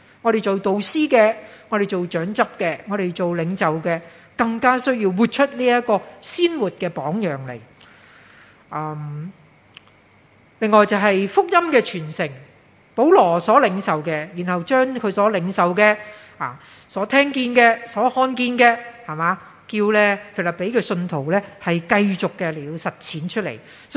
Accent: Hong Kong; 係咪咁呢就好著弱啦，我哋香港人。

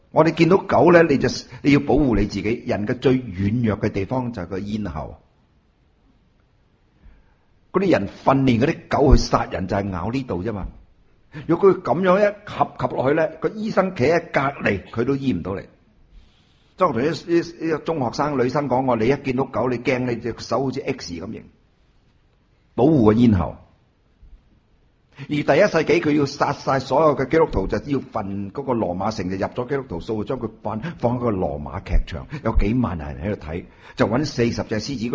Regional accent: China; 在医学院读书的时候，我得我一个中国人

